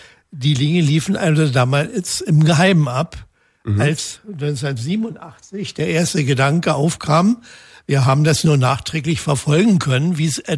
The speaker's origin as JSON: {"language": "German", "town": "Potsdam", "region": "Brandenburg", "country": "Germany", "tie": "born there", "said": "Ich bin selber in Potsdam geboren und wohne ja hier gar nicht weit von der Brandenburger Straße."}